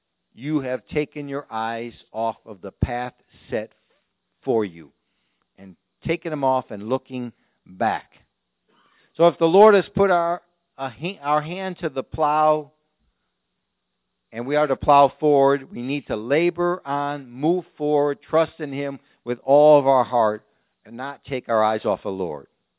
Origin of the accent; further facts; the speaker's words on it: Chicago, Illinois, United States; So I'm a city boy, born and raised in Chicago, Illinois. Only thing I ever knew was sidewalks and parking lots, okay?